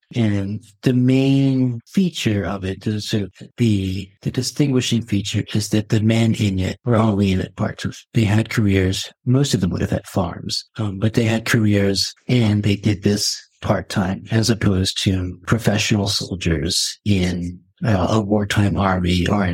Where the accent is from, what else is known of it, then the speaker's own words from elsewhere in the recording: Philadelphia, Pennsylvania, United States; now in Hong Kong; I'm from Philadelphia, from Hong Kong.